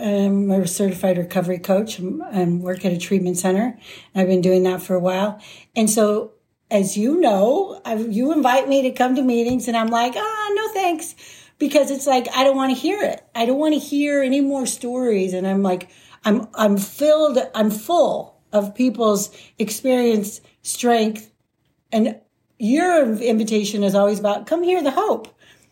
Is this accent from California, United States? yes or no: no; Phoenix, Arizona, United States; moved away as an adult; also born or lived in Albuquerque; Yeah, I'm from Phoenix, born and raised. I moved to Albuquerque in 1992, and I was there for about 23 years